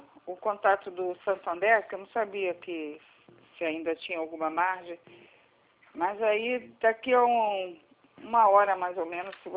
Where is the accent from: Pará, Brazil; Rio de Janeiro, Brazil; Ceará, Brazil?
Rio de Janeiro, Brazil; Sou do Rio.